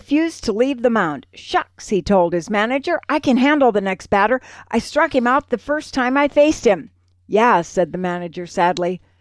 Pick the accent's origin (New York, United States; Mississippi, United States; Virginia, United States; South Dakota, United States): South Dakota, United States; we would go to the state fair at Huron, I'm from South Dakota